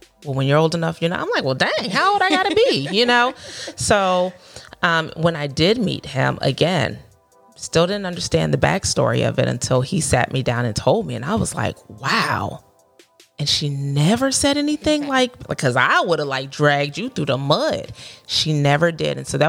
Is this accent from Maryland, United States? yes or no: yes; Maryland, United States; also born or lived in Tennessee; And I decided, like, Tennessee wasn't home for me. I'm originally from Maryland. And so I moved back home to Maryland.